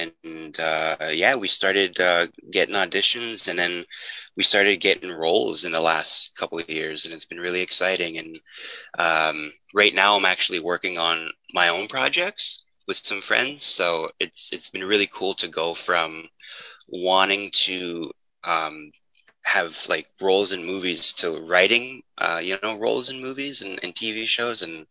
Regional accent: Alberta, Canada; now in Vancouver, Canada; Vancouver, Canada. That's where I'm coming to you live from. I live in East Van. I grew up in Alberta

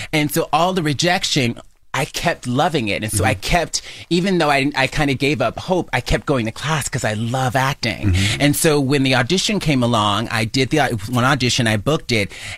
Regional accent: Mobile, Alabama, United States; It's set in my hometown of Mobile, Alabama.

